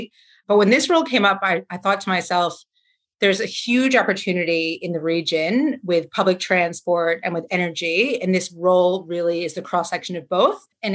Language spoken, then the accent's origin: English; United States; accent: American; So obviously you can hear from my accent that I'm American.